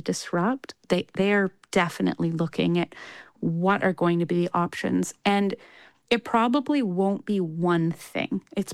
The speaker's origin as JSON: {"language": "English", "country": "Canada", "said": "Because, I mean, I'm Canadian. It's kind of the same thing."}